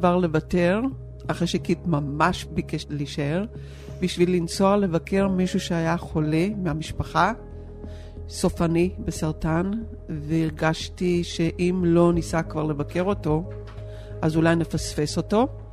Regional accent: Tzora, Jerusalem District, Israel; אני במקור מקיבוץ צורעה

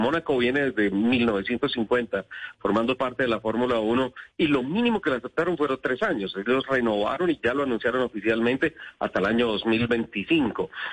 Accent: Colombia; soy el primer colombiano a levantar la mano

